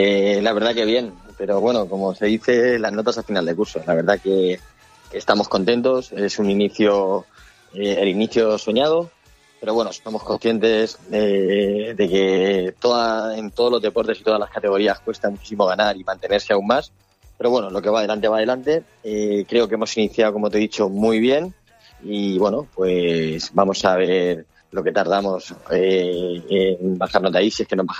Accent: Elda, Valencian Community, Spain; yo de donde vengo, de Elda

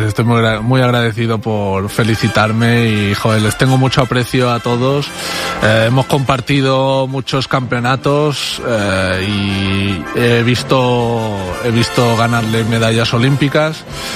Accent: Pollença, Balearic Islands, Spain; venimos de la isla de Mallorca, del norte de Pollensa, un pueblecito de 17.000 habitantes, allí empezamos

